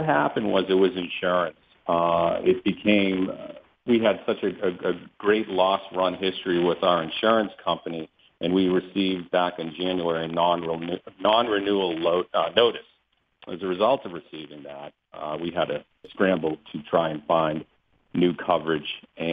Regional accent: New England, United States; now in Pittsburgh, United States; We're from New England, and we came to Pittsburgh in '97, and we were welcomed.

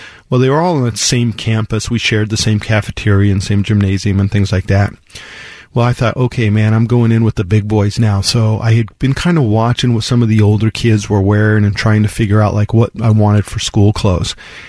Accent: Monte Vista, Colorado, United States; we grew up in Monta Vista, Colorado, which if you're familiar with the state, it's right down in the south-central part of the state in the San Luis Valley. I grew up in a town of about 3,500 people

